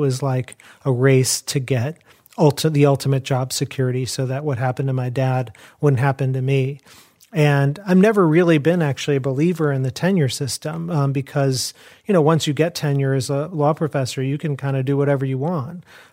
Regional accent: Chicago, Illinois, United States; Okay, so I grew up in Chicago. My parents came from India the year before I was born.

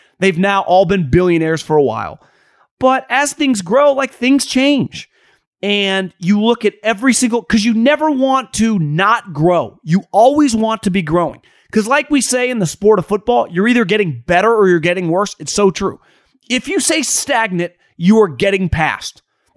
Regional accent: Davis, California, United States; I grew up in Davis, California. About 20 minutes away from me was the Sacramento Rivercats.

